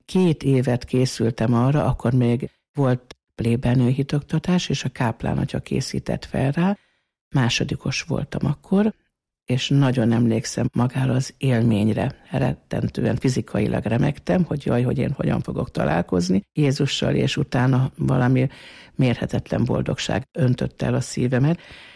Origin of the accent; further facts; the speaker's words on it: Fót, Pest, Hungary; born there; Fóton születtem, és élek most már 62 éve férjemmel